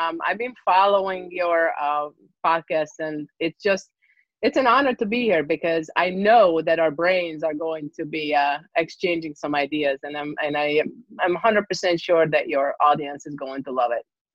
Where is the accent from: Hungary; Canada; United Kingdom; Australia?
Hungary; now in United States; Hungarian. I'm from Hungary.